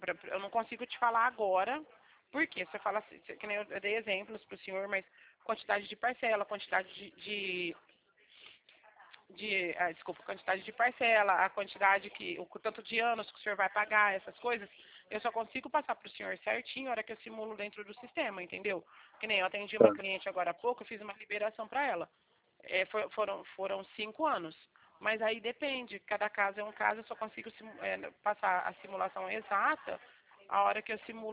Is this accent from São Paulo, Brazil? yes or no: yes; Bebedouro, São Paulo, Brazil; Eu sou de Bebedouro.